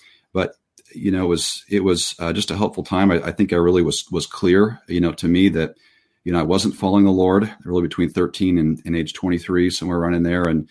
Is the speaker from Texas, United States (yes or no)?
yes; Tyler, Texas, United States; I was born in Tyler, Texas.